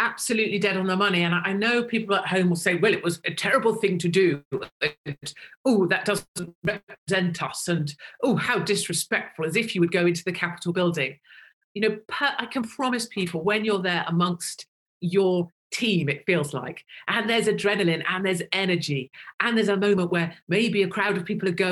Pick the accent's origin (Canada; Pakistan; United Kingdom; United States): United Kingdom; I'm British and I was freezing my bottom off there.